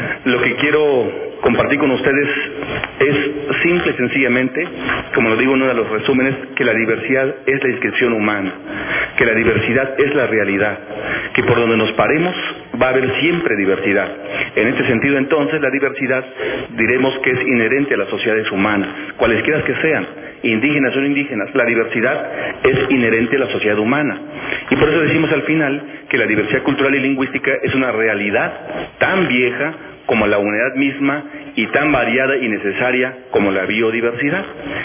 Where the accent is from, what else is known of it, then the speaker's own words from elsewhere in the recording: Chiapas, Mexico; first language Tzeltal; Spanish is a second language; les he dicho en mi lengua madre, que es la lengua maya tzeltal de Chiapas